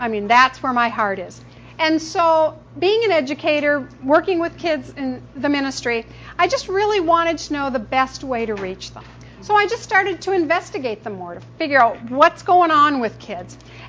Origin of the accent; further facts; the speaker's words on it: Glendale, United States; and I'm from Glendale, so I traveled a long way and got lost on the way here